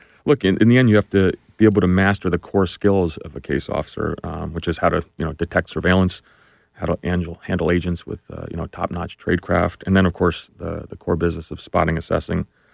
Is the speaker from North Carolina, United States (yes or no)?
no; New Jersey, United States; I grew up in New Jersey, just really a regular middle-class kid